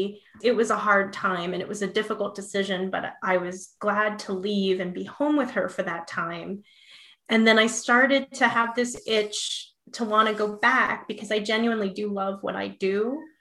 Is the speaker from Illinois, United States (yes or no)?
no; New Jersey, United States; I grew up in North Jersey.